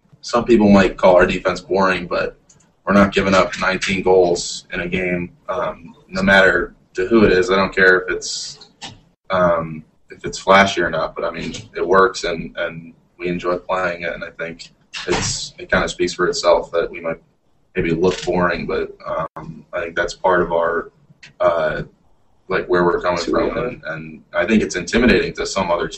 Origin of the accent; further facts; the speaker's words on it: Binghamton, New York, United States; I'm like equidistant from Buffalo and from the city. So a lot of guys make fun of me and say I'm like upstate New York